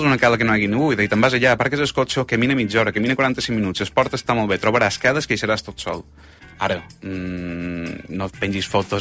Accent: Sineu, Balearic Islands, Spain; Sí, jo sóc de Sineu, correcte, un poble d'Esplà, just en el centre de Mallorca

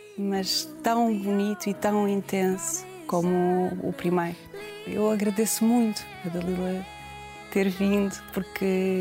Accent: Parreira, Santarém, Portugal; also born or lived in Almeirim; now in Lisbon, Portugal; E é como se a minha infância na Parreira fosse um ciclo e depois quando mudei para Almeria fosse outro ciclo e quando vim para Lisboa estudar economia fosse outro ciclo.

